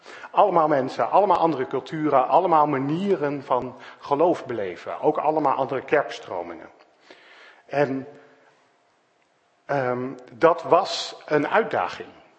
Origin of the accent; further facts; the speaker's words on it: Netherlands; Ik ben een Nederlander, ik ben daar misschien wel te nuchter voor.